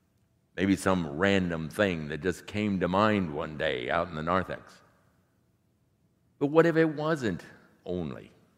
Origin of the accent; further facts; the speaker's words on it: Indianapolis, Indiana, United States; Because growing up in Indianapolis and being a car guy